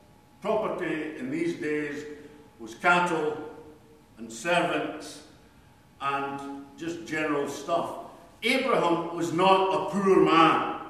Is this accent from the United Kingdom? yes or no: yes; Scotland, United Kingdom; I'm Scottish, as you probably have guessed.